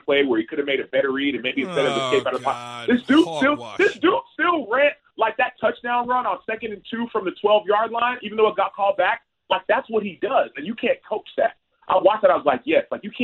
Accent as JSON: {"language": "English", "town": "Dallas", "region": "Texas", "country": "United States", "tie": "born or raised there", "said": "So, like, and I grew up in Dallas, so I get it, right?"}